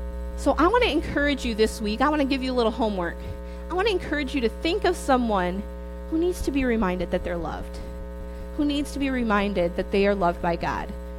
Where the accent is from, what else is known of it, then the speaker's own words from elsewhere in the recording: Holt, Michigan, United States; I grew up in Holt.